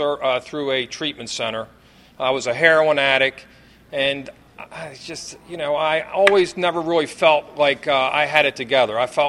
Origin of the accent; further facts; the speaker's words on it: Baltimore, Maryland, United States; I remember the two guys I was with, I'm from Baltimore.